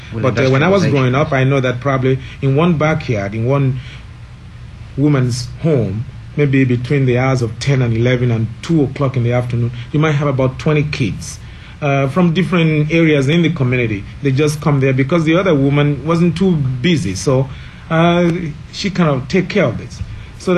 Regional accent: Nigeria; English is a second language; I'm from Nigeria.

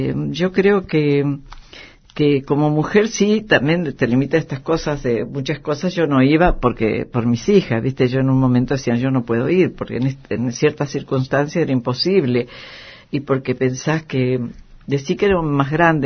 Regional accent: Basque Country, Spain; En eso sí soy tan vasca

